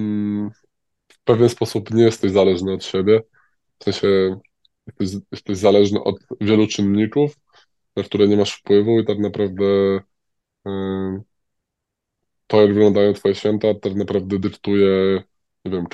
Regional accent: Subcarpathian Voivodeship, Poland; ja jak byłem mały, to też u mnie na Podkarpaciu w Wigilię chodziło się po domach

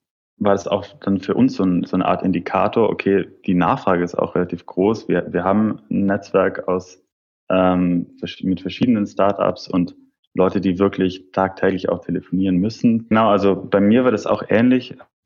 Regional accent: Trentino-Alto Adige, Italy; moved away as an adult; now in Munich, Germany; Ursprünglich komme ich aus Norditalien in Südtirol und ich bin dann zum Studieren eigentlich praktisch nach München gezogen.

